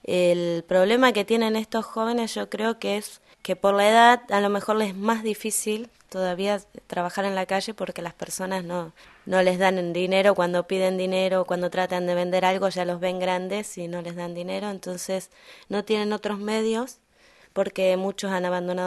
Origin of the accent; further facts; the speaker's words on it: Argentina; now in Rosario, Argentina; yo vengo de Argentina y también estoy participando en este programa acá en Alemania. Bueno, yo vivo en Rosario